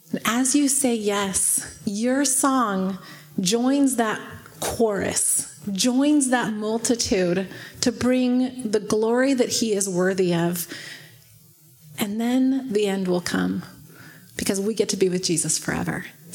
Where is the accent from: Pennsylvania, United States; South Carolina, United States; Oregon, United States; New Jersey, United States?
Oregon, United States; Sandy; now in Ecuador; Now, if you remember, we're from Sandy, Oregon, right? Sandy, Oregon.